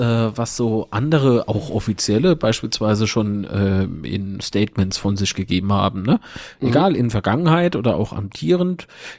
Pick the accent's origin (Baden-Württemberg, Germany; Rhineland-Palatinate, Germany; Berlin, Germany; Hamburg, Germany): Rhineland-Palatinate, Germany; Kaiserslautern; Es war doch bei uns in Lautern immer schon so, du kannst das Spiel verlieren, Hauptsache du hast gekämpft.